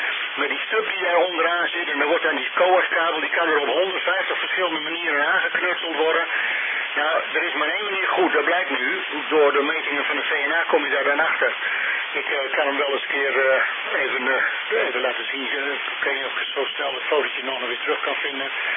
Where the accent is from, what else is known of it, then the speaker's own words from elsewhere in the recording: Netherlands; we zijn wel Nederlanders natuurlijk, hè.